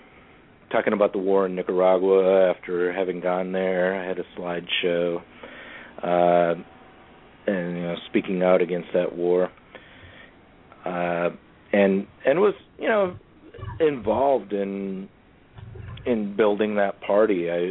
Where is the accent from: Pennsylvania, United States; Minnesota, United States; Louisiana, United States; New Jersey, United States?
Minnesota, United States; Minneapolis; And growing up in Minneapolis, where the Teamsters had led the Minneapolis Teamster strike of 1934